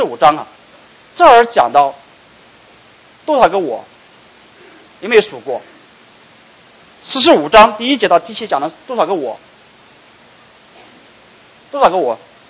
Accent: China; 我们中国人讲得很形象的，30年活东，30年活西啊

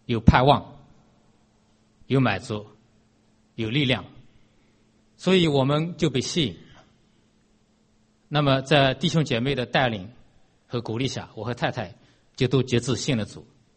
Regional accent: China; 我们中国人说家家有本难念的经，我们中间有许多的家庭难免会遇到一些难处。

